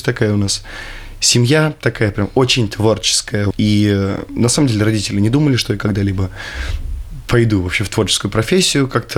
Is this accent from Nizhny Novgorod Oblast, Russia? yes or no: yes; Nizhny Novgorod, Nizhny Novgorod Oblast, Russia; also born or lived in Moscow; now in Ryazan, Russia; Я родом из Нижнего Новгорода. В Рязани я уже, получается, какой, 3-й год.